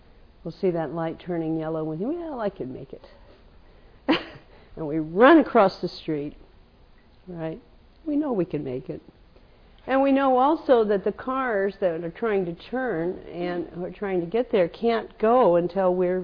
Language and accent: English; California, United States; now in New York, United States; That's what New Yorkers do. I grew up in California where you don't do that. So that's why I'm very aware of it.